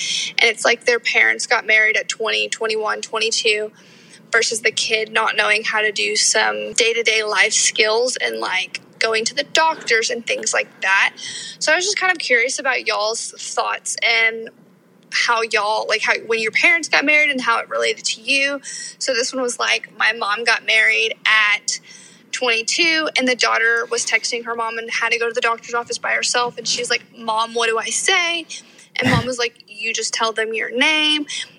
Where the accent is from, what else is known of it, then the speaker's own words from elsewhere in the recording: Dallas, Texas, United States; I am from the Dallas-Fort Worth area, and I have been following y'all along since about 2020.